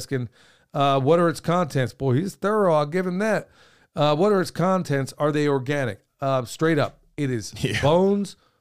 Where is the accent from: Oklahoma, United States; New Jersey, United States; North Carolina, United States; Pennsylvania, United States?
Oklahoma, United States; Yeah, it was like growing up in Oklahoma.